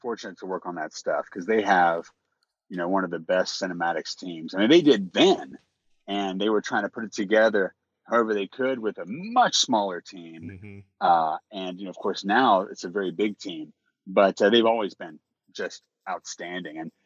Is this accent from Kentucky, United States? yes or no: no; Louisiana, United States; I'm actually Cajun through and through. I love the food. And I do love the music.